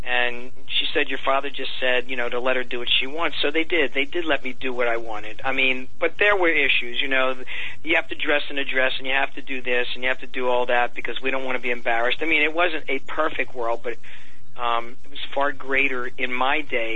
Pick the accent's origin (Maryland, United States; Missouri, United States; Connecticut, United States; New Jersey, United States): Maryland, United States; Baltimore; born there; Right, I was born a female in Baltimore, Maryland.